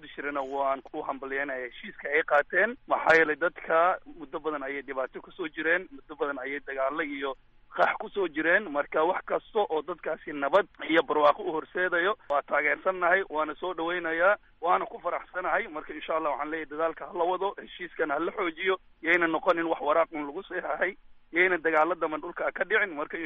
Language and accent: Somali; Kismayo, Lower Juba, Somalia; Waxaan ku dhashay, aan kasoo jeedaa magaalada Kismaayo.